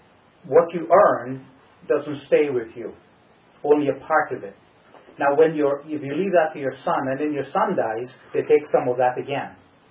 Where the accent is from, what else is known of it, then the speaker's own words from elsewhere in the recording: Guyana; my home country, Guyana